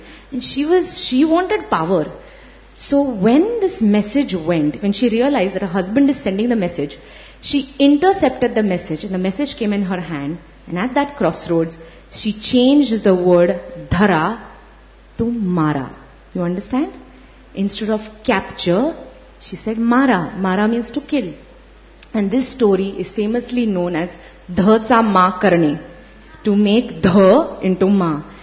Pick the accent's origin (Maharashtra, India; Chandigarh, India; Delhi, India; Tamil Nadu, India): Maharashtra, India; Pune; So I'm from Pune also, and Pune is famous for its Peshwa history.